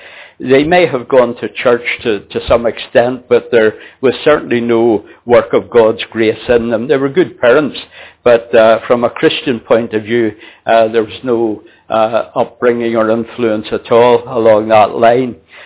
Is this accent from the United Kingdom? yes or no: yes; Belfast, Northern Ireland, United Kingdom; I was born then in Belfast, in Northern Ireland. That was 75 years ago. I was born and brought up in a working class district.